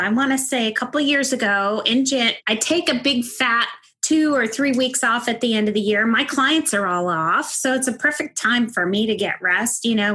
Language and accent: English; Northeast, United States; Growing up in the Northeast, everything was pedal to the metal all the time.